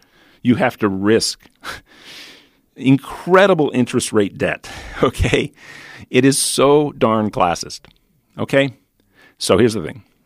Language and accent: English; Italy; I grew up partly in Italy.